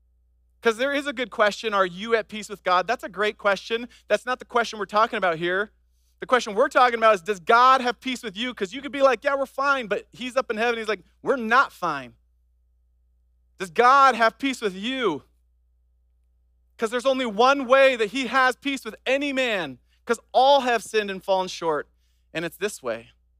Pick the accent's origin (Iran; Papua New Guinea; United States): Papua New Guinea; I grew up in Papua New Guinea. It's an island above Australia. We were on the mainland